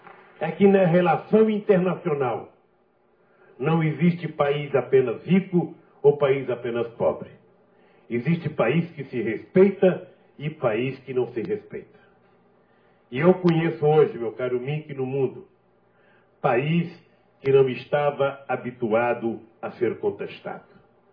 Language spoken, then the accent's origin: Portuguese; Garanhuns, Pernambuco, Brazil; ninguém quer ir para Garanhuns, a minha terra natal.